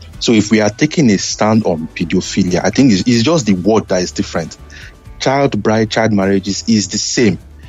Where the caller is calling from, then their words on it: England, United Kingdom; I'm calling from England.